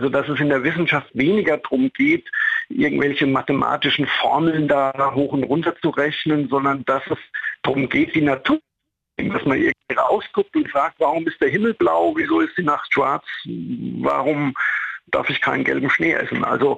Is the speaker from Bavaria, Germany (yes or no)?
yes; Amorbach, Bavaria, Germany; Ich bin wirklich so richtig auf dem Land groß geworden. Also Amorbach ist ja zwar eine Stadt, aber 4000 Einwohner.